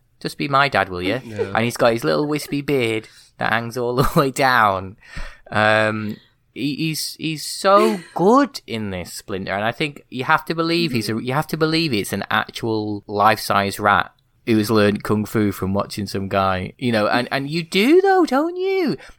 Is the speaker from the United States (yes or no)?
no; United Kingdom; Not that I've ever done that. I'm British, but, you know.